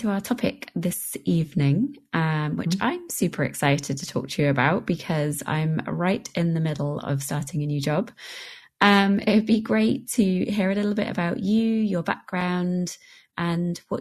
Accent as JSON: {"language": "English", "region": "England", "country": "United Kingdom", "said": "And I, being an English person, where the weather is notoriously unpredictable"}